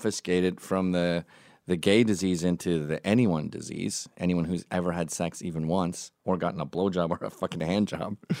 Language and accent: English; Kanata, Ontario, Canada; Now, I'm a Canadian non-drug user, never touched a syringe, never had gay sex. I'm 16 years old. I'm living in the upper middle class rural suburbs of Canada in Kanata, Ontario.